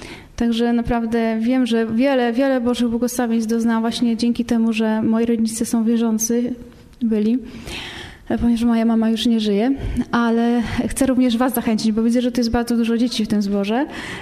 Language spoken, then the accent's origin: Polish; Silesian Voivodeship, Poland; Moi rodzice byli wierzący, gdy przyszłam na świat. Pochodzę z okolicy Śląska Cieszyńskiego, z tak zwanego zagłębia protestantyzmu. I właśnie moi rodzice byli członkami kościoła ewangelicko-augsburskiego